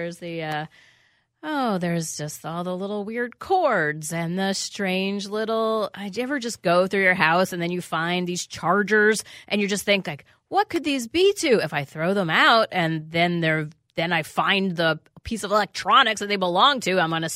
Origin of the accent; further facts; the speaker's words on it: New York City, New York, United States; Yeah, I grew up in New York City, as people know